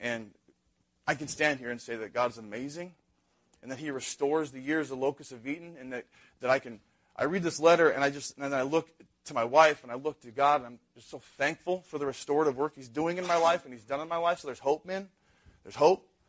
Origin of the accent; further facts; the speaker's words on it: Montana, United States; And we grew up in Montana, and he worked at the local dump in this little rural part of Montana.